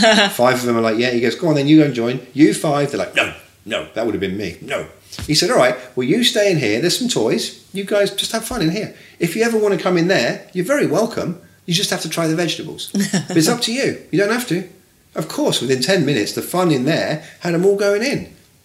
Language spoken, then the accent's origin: English; England, United Kingdom; And I come from England, right? You know this.